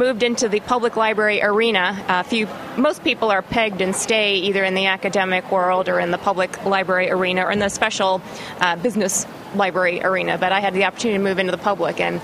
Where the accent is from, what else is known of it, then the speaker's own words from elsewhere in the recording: Midwest, United States; also born or lived in San Francisco Bay Area; Actually, I'm from the Midwest.